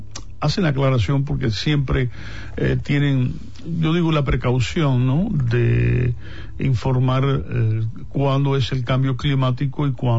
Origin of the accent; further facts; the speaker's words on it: Santiago de Cuba, Cuba; born there; Nací en Cuba, en la parte oriental de Cuba, Santiago de Cuba.